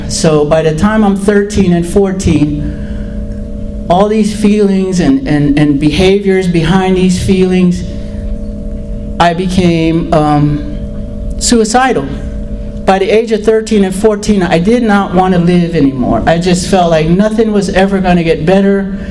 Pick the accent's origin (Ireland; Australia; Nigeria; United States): United States; Florida; I grew up in the Everglades, around and near the Everglades. My father's people, my mother's people.